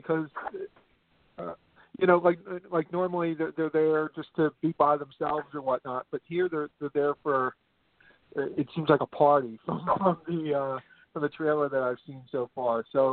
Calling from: Philadelphia, Pennsylvania, United States; calling from Philadelphia.

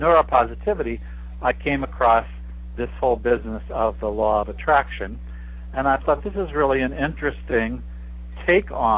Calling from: San Diego, California, United States; I'm calling from San Diego, California.

